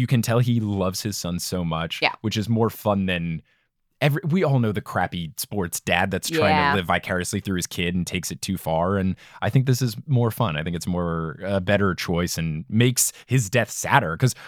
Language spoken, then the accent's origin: English; United States; And I remember as an American reading this book